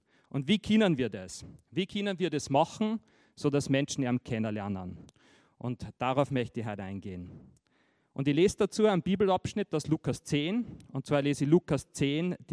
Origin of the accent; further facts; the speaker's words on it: Austria; bei uns in Österreich, merkt man auch schon langsam